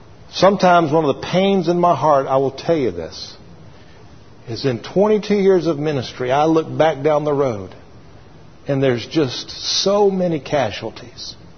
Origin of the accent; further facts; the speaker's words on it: Atlanta, Georgia, United States; I grew up in the Atlanta area. I thought I had fallen off the edge of the world. I didn't know what South Georgia was like.